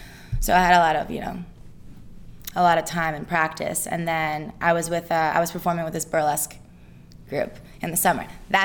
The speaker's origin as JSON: {"language": "English", "region": "New York", "country": "United States", "tie": "born or raised there", "said": "but I grew up in New York. So I was dancing out there and I was a competition baby."}